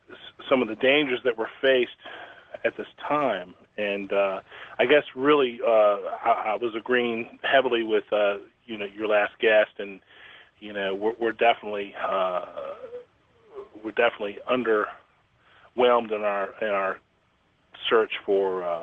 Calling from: Norfolk, Virginia, United States; calling from Norfolk, Virginia.

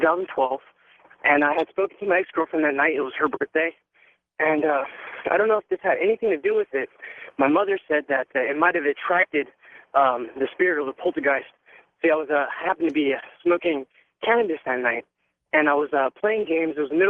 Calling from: San Dimas, California, United States; I'm calling from San Dimas, actually.

